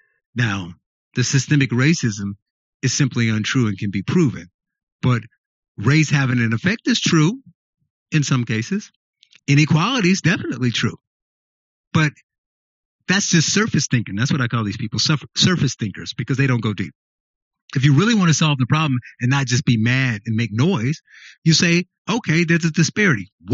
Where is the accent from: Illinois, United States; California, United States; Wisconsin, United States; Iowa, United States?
Illinois, United States; Chicago; I'm a Chicagoan, they're Chicagoans, but it's happening in their Chicago and not my Chicago.